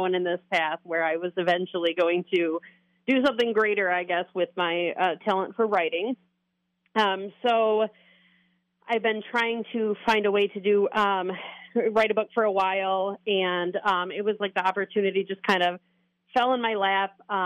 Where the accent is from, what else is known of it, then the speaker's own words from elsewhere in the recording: Bay City, Michigan, United States; I was born and raised in Bay City. I moved away for a little while, you know, to go to school, and then I thought I'd try Florida for a while, but I did wind up back here